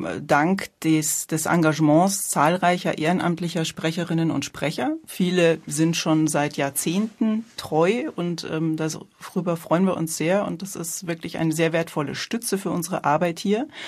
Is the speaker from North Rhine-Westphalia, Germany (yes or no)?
no; Munich, Bavaria, Germany; Ich komme aus München. Zumindest an Jahren bin ich nicht mehr ganz so jung, habe jetzt auch schon eine 5 vorne dran stehen